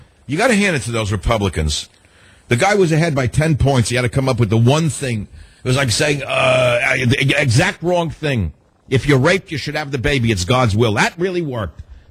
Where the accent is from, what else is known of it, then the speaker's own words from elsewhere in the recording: New York, United States; I like saying Missouri because I'm originally from New York.